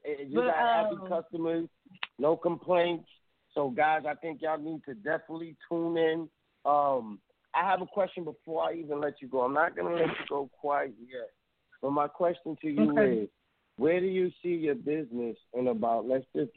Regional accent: Bronx, New York, United States; You already know I'm from the Bronx. We here.

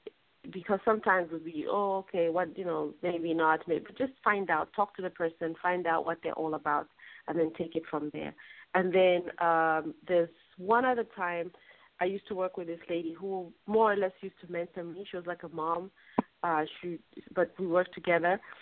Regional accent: Zambia; I was like, hey, you're going to Zambia? I'm from Zambia.

